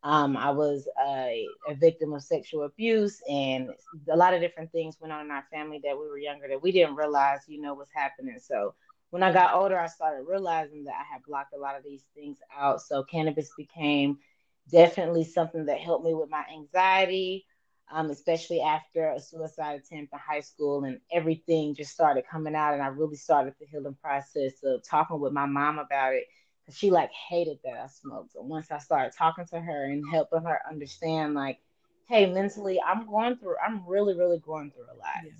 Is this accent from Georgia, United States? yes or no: yes; Atlanta, Georgia, United States; now in Tulsa, United States; I actually reside in Tulsa at the moment, but I'm coming from Atlanta, Georgia.